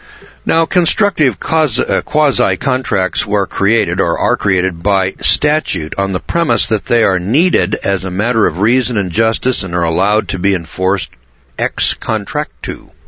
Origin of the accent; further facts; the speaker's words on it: Missouri, United States; See, I'm from the Midwest here in Missouri.